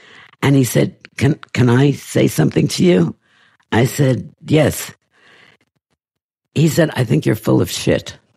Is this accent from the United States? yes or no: yes; New York, United States; And I'm thinking, I'm a Jew from New York.